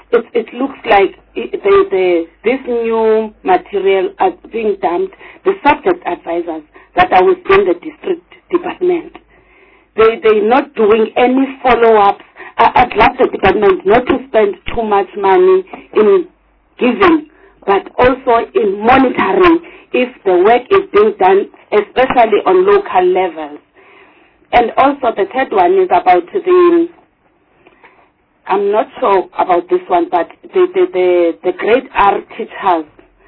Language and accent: English; Eastern Cape, South Africa; Chairperson, I've already said that I'm from Eastern Cape.